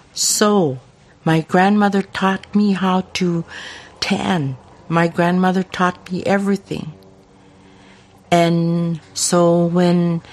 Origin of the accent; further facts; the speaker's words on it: Selawik, Alaska, United States; also born or lived in Kotzebue; I'm originally from Selawik, born in Kotzebue, raised in Selawik. My father was a reindeer herder, and we lived in a reindeer